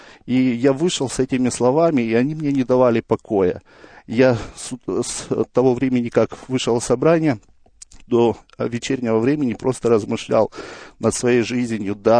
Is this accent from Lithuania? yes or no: no; Kazakhstan; я родом из Казахстана. Родился я 37 лет назад в потомственной христианской семье.